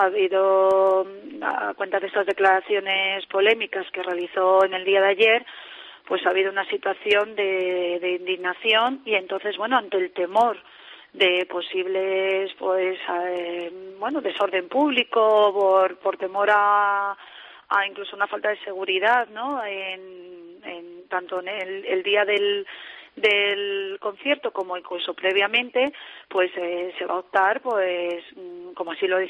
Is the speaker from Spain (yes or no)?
yes; Spain; yo soy, lo primero, soy española, entonces vamos a ver, yo soy defensora de España